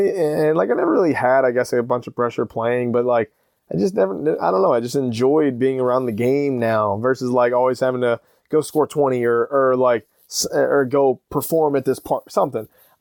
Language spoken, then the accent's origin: English; Wheeling, West Virginia, United States; But like, basically I'm from Wheeling, West Virginia. So from Pittsburgh, it's like 50, 55 minutes, so under an hour.